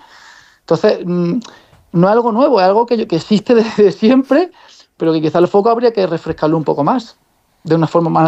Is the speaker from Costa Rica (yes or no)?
no; Jaén, Andalusia, Spain; now in Córdoba, Spain; Siendo andaluz, siendo jiennense residente en Córdoba